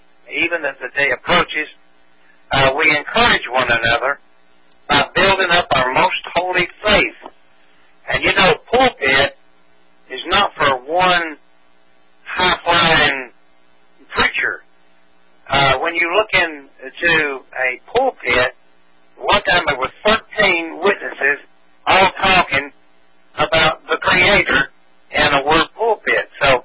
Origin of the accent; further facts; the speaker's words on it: Knoxville, Tennessee, United States; So, Brother Bill, I'm from Knoxville, Tennessee.